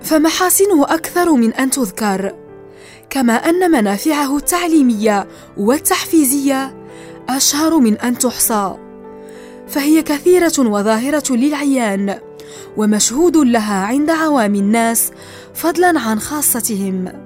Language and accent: Arabic; Morocco; التي يقيمها المغاربة لحفظ القرآن في بلدنا المغرب